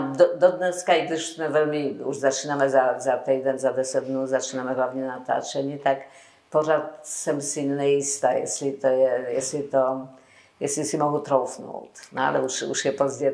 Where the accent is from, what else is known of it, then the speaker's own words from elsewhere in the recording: Poland; Czech is a second language; moved away as an adult; now in Czech Republic; já jsem přijala z Polska